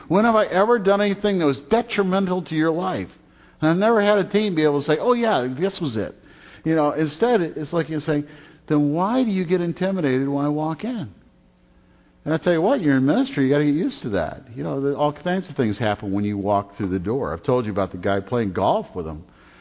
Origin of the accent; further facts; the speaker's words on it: Michigan, United States; also born or lived in Indiana; I'm from Michigan. You know, when I graduated from college, I'd spent 4 years at Taylor in Indiana